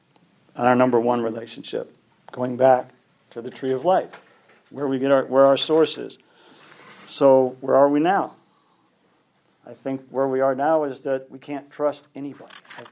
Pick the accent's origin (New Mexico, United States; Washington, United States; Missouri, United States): Missouri, United States; but my backyard, I grew up in Missouri, and we had a backyard